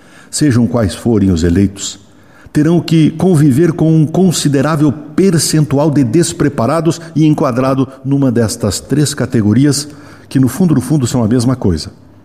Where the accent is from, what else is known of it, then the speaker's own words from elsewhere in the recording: Rio Grande do Sul, Brazil; Como gaúcho brasileiro, como contribuinte e uma pessoa esperançosa por melhores dias, desejo que os eleitos tratem de reduzir o número de parasitas, bajuladores e usurpadores.